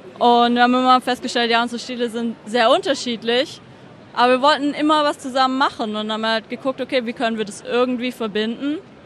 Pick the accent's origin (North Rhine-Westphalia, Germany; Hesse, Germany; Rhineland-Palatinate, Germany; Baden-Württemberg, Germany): Baden-Württemberg, Germany; Stuttgart; es ist halt Stuttgart. Das ist meine Heimatstadt.